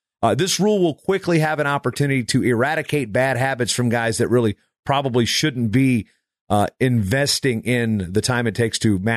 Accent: Virginia, United States; But where I grew up in Virginia, we had high school wrestling fans.

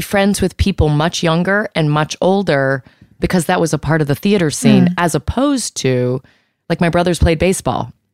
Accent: Virginia, United States; I'm from Virginia. Virginia ham is legendary. It's in my DNA.

